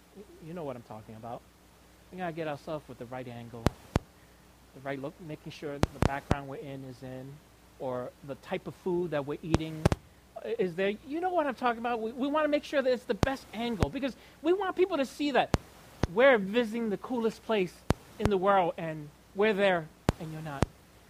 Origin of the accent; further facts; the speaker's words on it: New York, United States; I'm from New York